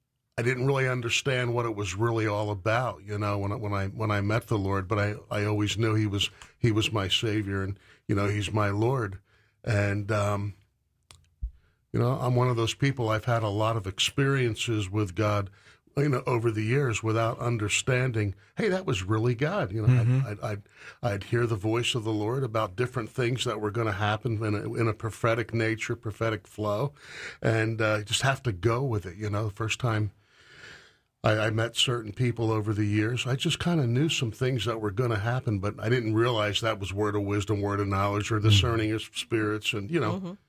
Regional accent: New Jersey, United States; I grew up in New Jersey

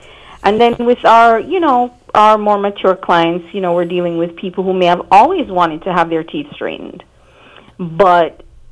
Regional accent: Jamaica; moved away as an adult; now in Port St. Lucie, United States; for approximately 16 years, since 2006, and I am originally from Jamaica, and made it here to Port St. Lucie after I completed my orthodontic program in Washington, D.C. at Howard University.

